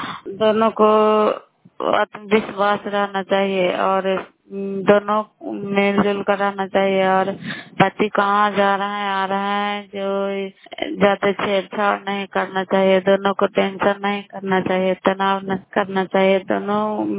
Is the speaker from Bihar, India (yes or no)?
yes; Bairiganj, Bihar, India; नालंदा जिला कराई ब्लॉक मकराता पंचायत ग्राम बैरीगंज की निवासी हूँ।